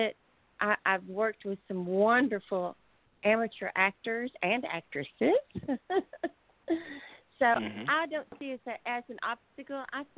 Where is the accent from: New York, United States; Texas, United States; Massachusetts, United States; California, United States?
Texas, United States; because I am from Texas and we're all packing something around here, so.